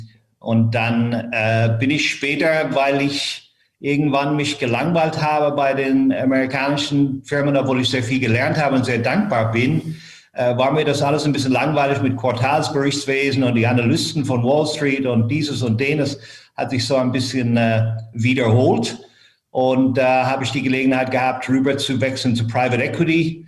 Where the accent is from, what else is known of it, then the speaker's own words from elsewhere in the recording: Ireland; first language English; German is a second language; moved away as an adult; now in Frankfurt, Germany; Ich bin in Irland aufgewachsen. Habe dort mein Abitur gemacht, bin dann um die Welt gereist, weil ich ein bisschen gelangweilt war und bin dann später irgendwann mal in Frankfurt gelandet